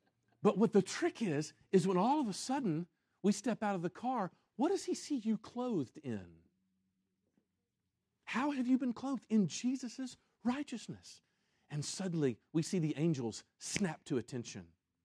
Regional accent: Memphis, Tennessee, United States; I grew up in Memphis, and I think that's what happened.

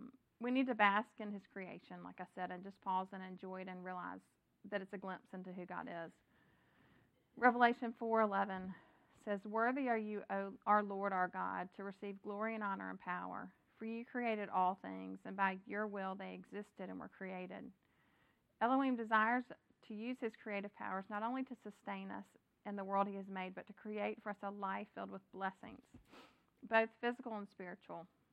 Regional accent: Memphis, Tennessee, United States; I grew up in Memphis

